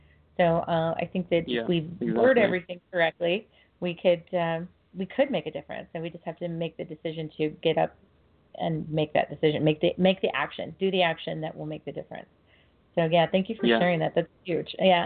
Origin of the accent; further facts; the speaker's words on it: Fresno, California, United States; My hometown, Fresno, California, we actually have a Save the Children there.